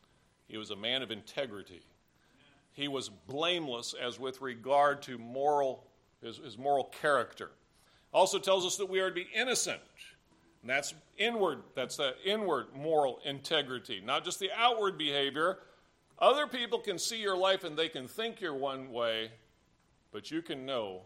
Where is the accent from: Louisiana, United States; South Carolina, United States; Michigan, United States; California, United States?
South Carolina, United States; moved away; When I came here from South Carolina, I couldn't believe how perverse you people were.